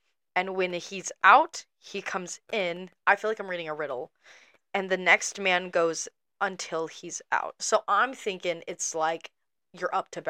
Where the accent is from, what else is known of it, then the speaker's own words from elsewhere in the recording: United States; as an American